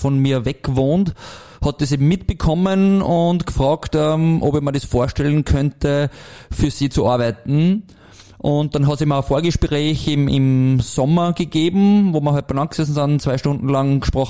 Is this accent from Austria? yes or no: yes; Mank, Lower Austria, Austria; ich bin geboren in Mank und wohne dort jetzt seit mittlerweile 40 Jahren, also ist wirklich meine Heimat